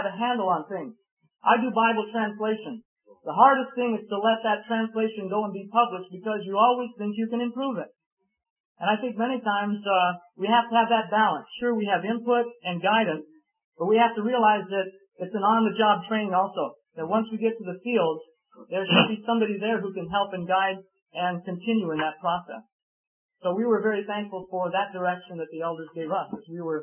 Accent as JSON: {"language": "English", "country": "Philippines", "tie": "born there", "said": "I was born in the Philippines, and my folks were there at that time."}